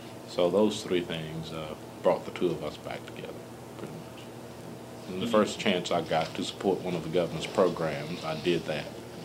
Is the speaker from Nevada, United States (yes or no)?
no; Lithonia, Georgia, United States; It was in 1948 that I saw my father humiliated in Lithonia, Georgia, my hometown, because of me.